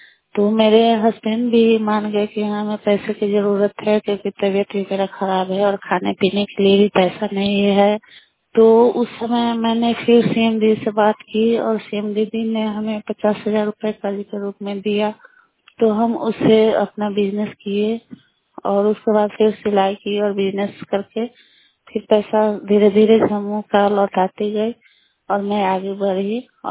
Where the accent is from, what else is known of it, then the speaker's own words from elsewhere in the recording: Bihar, India; मैं नटारा पंचायत की निवासी हूँ। मैं एक गरीब परिवार के सदस्य हूँ और मैं जीविका से जुड़ी हुई हूँ।